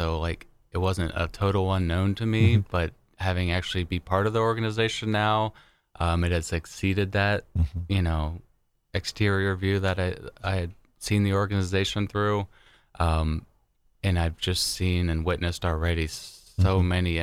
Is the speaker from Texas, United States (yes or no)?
no; Lancaster, Ohio, United States; now in Logan, United States; I am from Lancaster, Ohio.